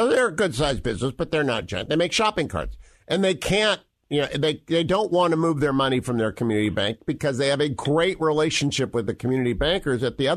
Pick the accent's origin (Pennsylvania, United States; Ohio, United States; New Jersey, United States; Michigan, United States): Ohio, United States; Warren; I'm from Warren, Ohio, and I'm a Browns fan.